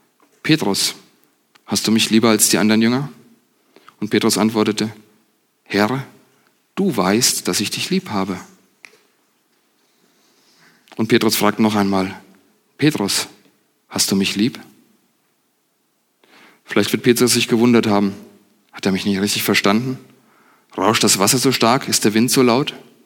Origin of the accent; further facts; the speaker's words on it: Hesse, Germany; Man hört es vielleicht, ich komme nicht von hier. Ich komme aus der Nähe von Gießen, aus der Nähe der Mitte von Deutschland.